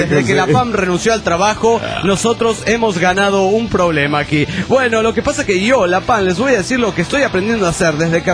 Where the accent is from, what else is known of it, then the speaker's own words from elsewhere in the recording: Parral, Chihuahua, Mexico; de aquí, de mi tierra, pero como les dije antes, los parralenses ya los olvidamos